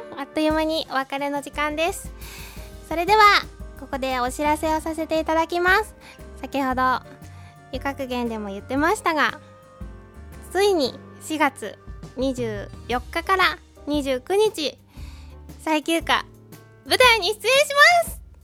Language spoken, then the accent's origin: Japanese; Nagasaki, Japan; accent: Nagasaki; なんだかこう普段の会話の方がたまに長崎弁が出たりとかして、はい、長崎弁面白かですぜひ皆さん見に来てください。